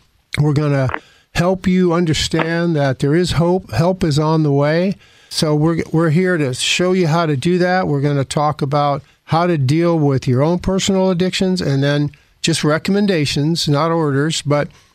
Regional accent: Phoenix, Arizona, United States; she lives in my hometown of Phoenix.

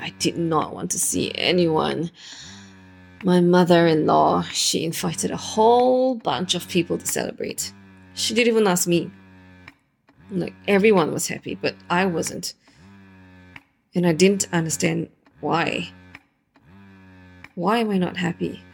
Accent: Singapore; I'm from Singapore, 28. One kid.

